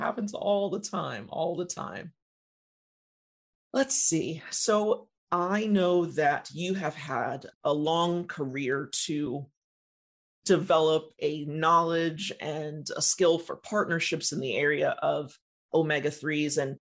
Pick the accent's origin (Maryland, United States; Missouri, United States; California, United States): California, United States; Los Angeles; I spent 15 years in Los Angeles, just left not too long ago, and 10 years when I was a kid.